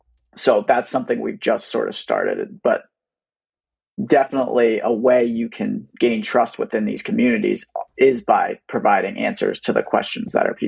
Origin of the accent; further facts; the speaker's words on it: Franklin, United States; So instead of just posting in Franklin, my hometown, I was posting in any town I was willing to travel to.